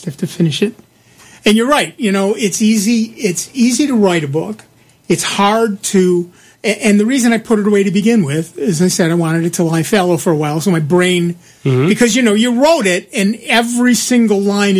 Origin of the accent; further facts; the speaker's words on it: United States; So I do not speak French, one of the very many languages I don't speak. I'm an American. We just shout louder until you get it.